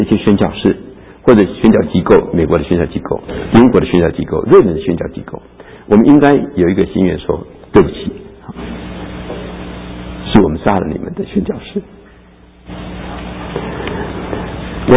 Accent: Erlin, Changhua County, Taiwan; 我们在台湾，我们家乡是二林啊，二林在台湾有一个名字是苍蝇特别多啊

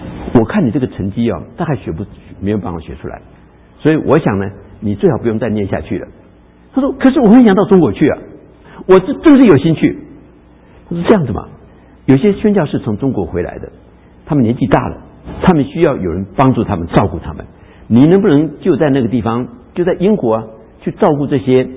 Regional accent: Taiwan; 不是广东人都很少想到说八跟这个福气有什么关系啊。我在台湾长大，从来没有想到说八字跟福有什么关系啊。

